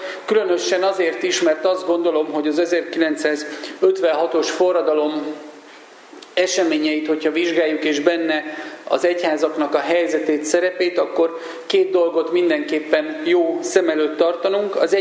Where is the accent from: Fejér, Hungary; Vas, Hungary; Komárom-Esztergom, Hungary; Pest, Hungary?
Vas, Hungary; Körmend; born there; én egy vasmegyei kisvárosban, Körmenden születtem